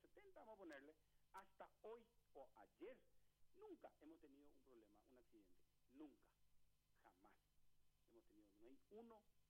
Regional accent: Paraguay; Yo soy solamente paraguayo, no soy colorado, no soy liberal, no sé, soy paraguayo, rojo, blanco y azul

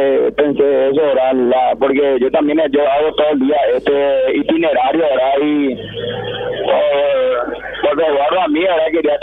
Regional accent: Asunción, Paraguay; Yo con orgullo digo que soy de la Chacarita, nacido y malcriado.

